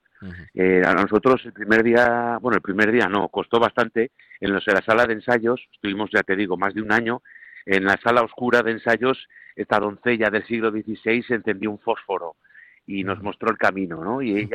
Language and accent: Spanish; Aragon, Spain; yo tengo familia, somos de Aragón, estamos muy pegados, sí